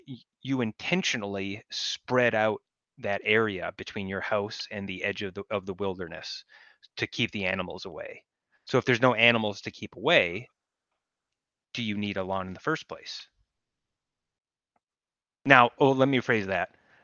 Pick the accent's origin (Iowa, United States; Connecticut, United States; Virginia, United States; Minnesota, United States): Minnesota, United States; Twin Cities; I grew up in the Twin Cities